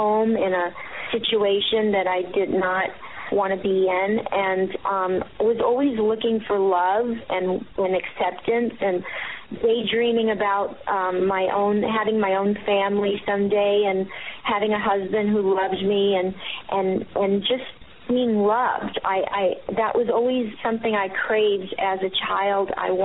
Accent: the South, United States; And I was no different growing up in the South

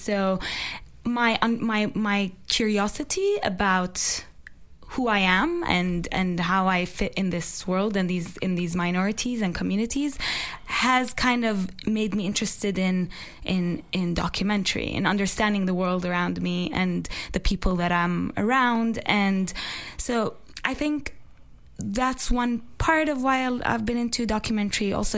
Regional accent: Jordan; now in United States; I think my journey began as I came to DC to study filmmaking. I am originally from Jordan. I'm an Armenian minority in Jordan.

